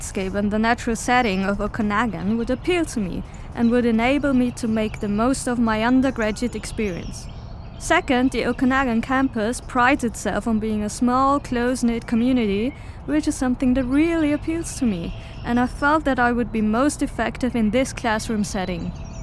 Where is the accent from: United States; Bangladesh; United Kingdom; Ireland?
Bangladesh; Dhaka, Dhaka Division; English is a second language; now in Canada; and I'm from Dhaka, which is the capital city of Bangladesh.